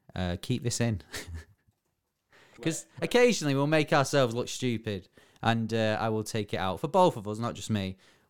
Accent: Bury, North West England, United Kingdom; Oh, my hometown.

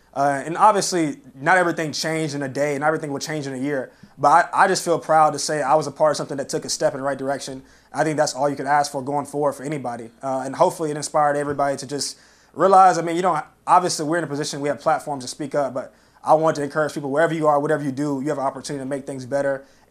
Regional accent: South Carolina, United States; I think I'm from the upstate. I'm from South Carolina.

